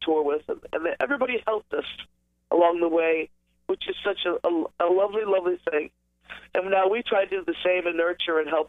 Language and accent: English; Bronx, New York, United States; You know, I grew up in the Bronx, and you have to forgive me because I have a bit of a cold here. But I grew up in the Bronx, and I was Irish music was a part of every function.